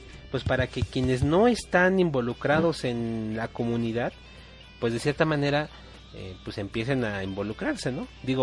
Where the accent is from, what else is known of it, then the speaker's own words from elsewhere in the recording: Mexico; tú y yo somos de México, vivimos aquí en el Distrito Federal.